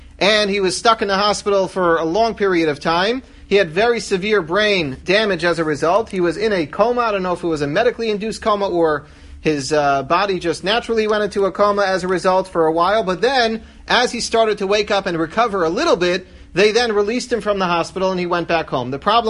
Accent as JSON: {"language": "English", "town": "New York City", "region": "New York", "country": "United States", "tie": "born or raised there", "said": "So take, for example, I grew up in Washington Heights, 184th Street, but Manhattan is the same city"}